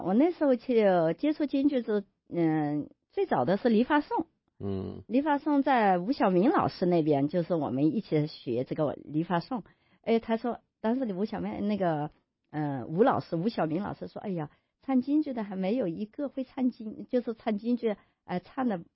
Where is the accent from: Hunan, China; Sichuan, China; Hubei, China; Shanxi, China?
Hunan, China; 我是湖南人，我也喜欢法鼓戏